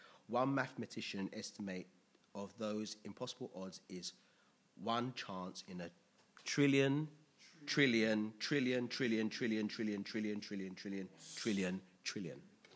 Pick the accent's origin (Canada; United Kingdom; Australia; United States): United Kingdom; England; It's American, it was dollars, but we're English, right?